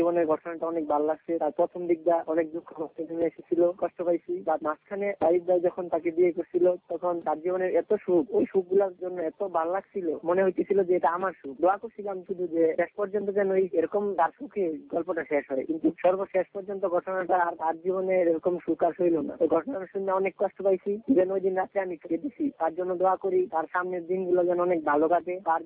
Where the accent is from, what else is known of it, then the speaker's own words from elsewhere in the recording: Narsingdi, Dhaka Division, Bangladesh; আমার বাড়ি নরসিংদী বাবুঘাট